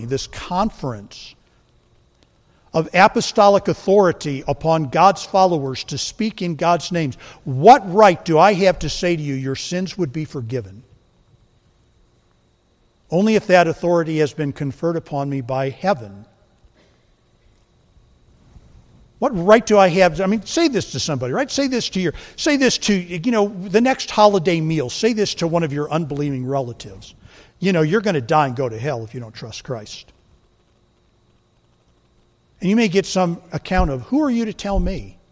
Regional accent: Michigan, United States; We're from Michigan originally. And we're from the part of Michigan where you were identified with U of M more than Michigan State.

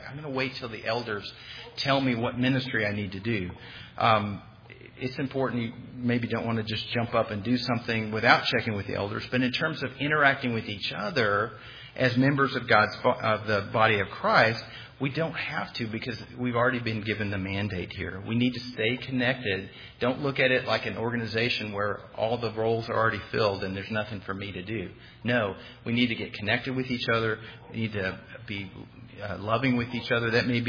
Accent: Terrell, Texas, United States; I grew up in Terrell.

